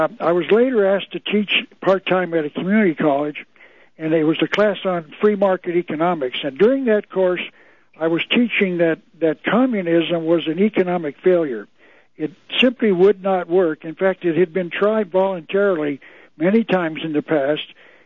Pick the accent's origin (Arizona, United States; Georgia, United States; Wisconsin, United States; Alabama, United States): Arizona, United States; Tucson; I'm from Arizona. I was born and raised in Tucson.